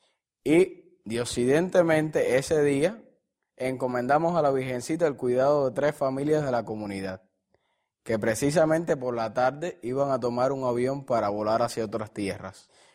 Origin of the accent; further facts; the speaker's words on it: Cuba; Como seminarista cubano, la fe de mi pueblo me ha aportado ánimo y deseos de seguir apostando por Cuba.